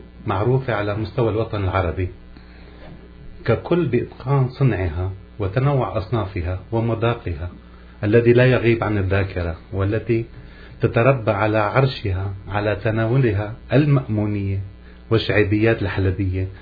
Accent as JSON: {"language": "Arabic", "country": "Syria", "lives_now": "Montreal, Canada"}